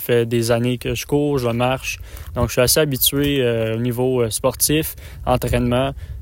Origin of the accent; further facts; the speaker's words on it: Montreal, Quebec, Canada; now in Charlevoix, Canada; moi, j'étais un gars de Montréal. Exactement. Ça? Là, je suis rendu, ça fait un an, dans Charlevoix. Okay. Donc, je suis maintenant rendu charlevoisien d'adoption.